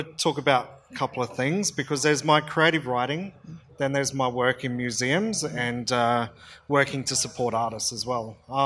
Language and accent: English; Port Augusta, South Australia, Australia; growing up in Port Augusta. So to place a context, my dad's family are Nukuna and Nadri, and there's a little bit of Swiss in there, and then mum's family are Koa from Queensland